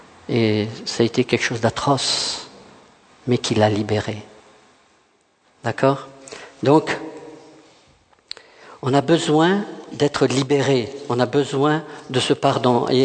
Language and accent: French; France; surtout en tant que Français, hein, on aime bien juger.